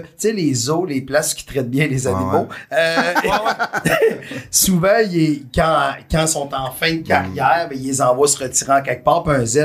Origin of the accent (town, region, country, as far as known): Warwick, Quebec, Canada; born there